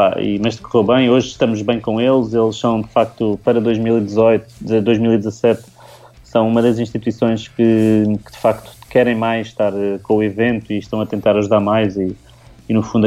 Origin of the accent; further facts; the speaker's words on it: Setúbal, Portugal; Eu sou de Setúbal, é a grande cidade, é uma das maiores cidades de Portugal, é a minha cidade